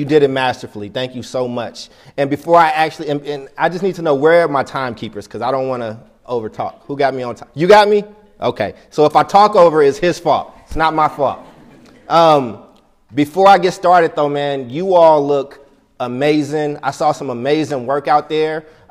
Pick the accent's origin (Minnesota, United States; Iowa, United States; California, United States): California, United States; Oakland; also born or lived in Chicago; asked me what my experience was living in Chicago and growing up in Oakland